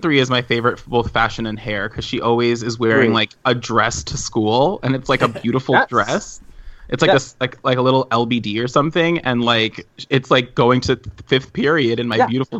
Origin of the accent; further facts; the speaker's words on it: New Jersey, United States; I'm someone from New Jersey